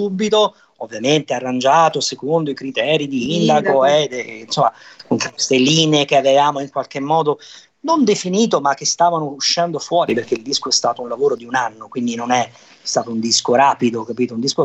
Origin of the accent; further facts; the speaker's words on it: Naples, Campania, Italy; Considera che io, come ti dicevo, sono napoletano.